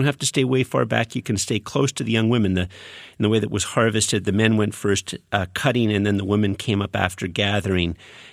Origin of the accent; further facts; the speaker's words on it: Montreal, Quebec, Canada; also born or lived in Ottawa; I'm from Montreal and then I lived in Ottawa and then I went up and served for 7.5 years almost in a very rural church in Eganville, Killaloe, Tremore, and Clontarf.